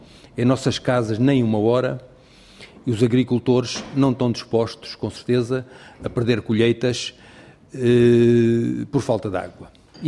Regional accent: Portugal; nós não somos portugueses

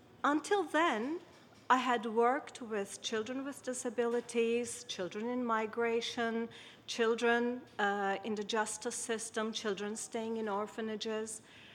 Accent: Turkey; from Portugal to Turkey, which is my country

